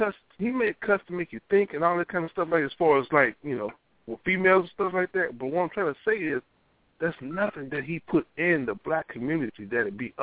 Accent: Louisiana, United States; I'm from Louisiana. You know, I'm raised in Louisiana, went to high school, elementary, all that, college there and shit.

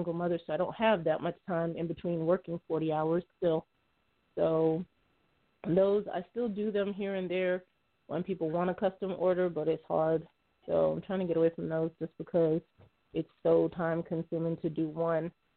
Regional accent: Miami, Florida, United States; now in Tampa, United States; I am from Miami originally. I've been in Tampa exactly 10 years now.

